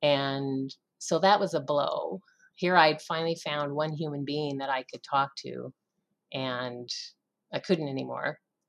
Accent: Iowa, United States; born there; And he was born in Washington, D.C., and I was born in Iowa. So I call him my twin.

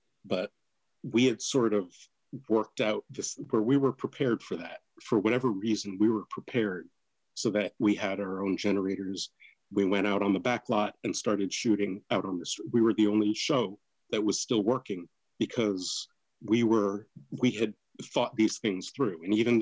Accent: New York, United States; I'm from New York originally, so my family's in New York.

